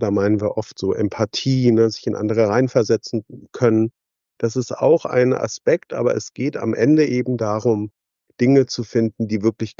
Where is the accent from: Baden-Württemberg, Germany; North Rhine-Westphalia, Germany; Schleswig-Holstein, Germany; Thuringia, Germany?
Schleswig-Holstein, Germany; also born or lived in Hamburg; Ich komme hier aus dem Norden, aus Schleswig-Holstein und Hamburg